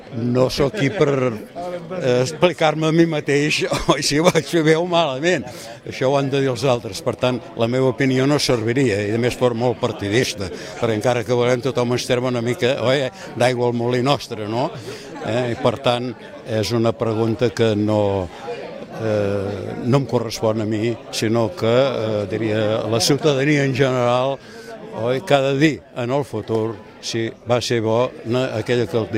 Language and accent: Catalan; Tarragona, Catalonia, Spain; jo sóc fill de Tarragona, i he nascut al carrer Major.